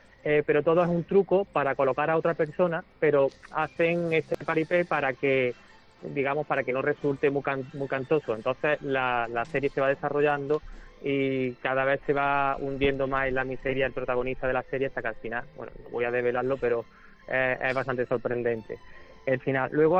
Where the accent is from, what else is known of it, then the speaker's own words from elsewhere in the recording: Córdoba, Andalusia, Spain; que soy de Córdoba, que me conocerá, sí.